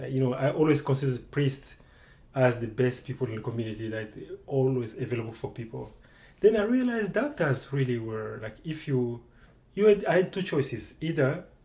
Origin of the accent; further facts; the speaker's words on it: Idjwi, South Kivu, DR Congo; English is a second language; I am from Idjwi, an island, a big island in the middle of a big lake between Rwanda and Congo.